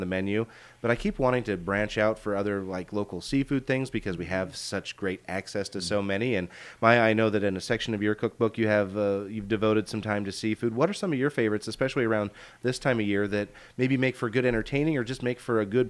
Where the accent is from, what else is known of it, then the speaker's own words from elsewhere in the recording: Midwest, United States; because I'm from the Midwest and we did not have salmon growing up.